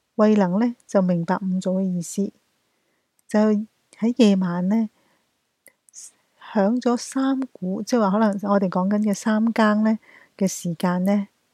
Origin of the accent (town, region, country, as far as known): Guangdong, China; accent: Cantonese